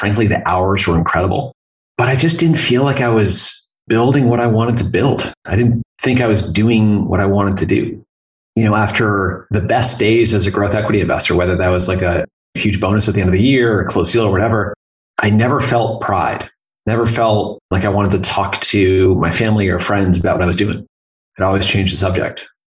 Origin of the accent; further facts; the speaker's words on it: Vermont, United States; So I am from Vermont originally. Grew up there, went to college down at Duke.